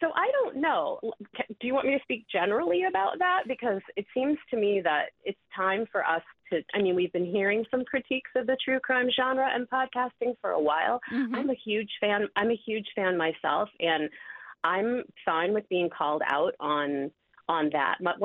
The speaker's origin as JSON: {"language": "English", "region": "Ohio", "country": "United States", "tie": "born or raised there", "said": "I grew up in Ohio in an area where I was exposed very little to any kind of Hmong community."}